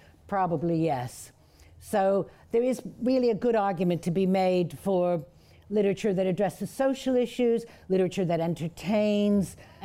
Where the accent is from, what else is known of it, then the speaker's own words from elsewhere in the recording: United States; I grew up in America. I'd never heard his name spoken until somebody said, oh, yes, there was this guy.